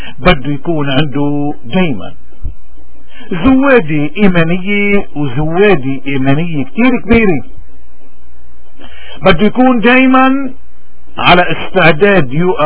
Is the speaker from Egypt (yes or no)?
no; Lebanon; لانه نحن اولاد لبنان. ولاد لبنان يعني ولاد القداسي، يعني نحن مجبولين من التراب مقدس، يعني نحن لبناني.